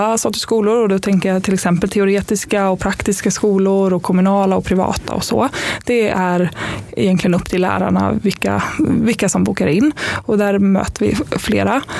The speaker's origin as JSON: {"language": "Swedish", "town": "Jönköping", "region": "Jönköping County", "country": "Sweden", "lives_now": "Stockholm, Sweden", "said": "jag kommer från Jönköping. Så jag har köpt en bostadsrätt i Jönköping."}